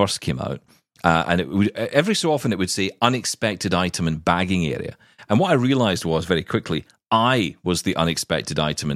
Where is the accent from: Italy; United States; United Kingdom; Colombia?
United Kingdom; Scotland; and trust me, I'm Scottish, I have a lot of conversations where a lot of people are raising their voices. It's just a typical way of having dinner in this country.